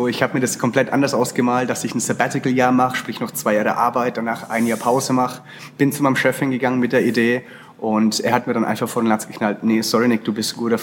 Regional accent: Würzburg, Bavaria, Germany; Aus Würzburg. Ja, ich bin ein Franke. Ja. Wir sind dafür bekannt, dass wir das R so schön rollen und das Unterschied zwischen dem D und dem D nicht kennen.

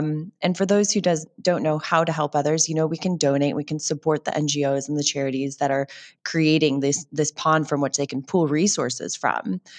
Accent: United States; if you look at America, my home country

